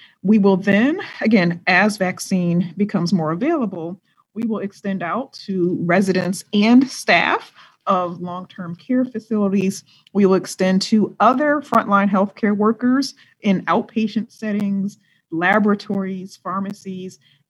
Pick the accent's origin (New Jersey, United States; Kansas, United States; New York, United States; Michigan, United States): Michigan, United States; the vaccines were manufactured right here in my home state of Michigan was simply amazing.